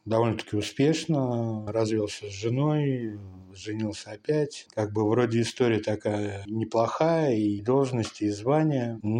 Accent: Moscow, Russia; мне 47 лет, я родился и вырос в Москве

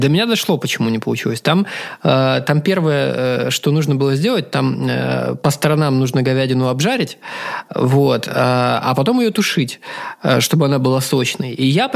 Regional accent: Far East, Russia; я с Дальнего Востока.

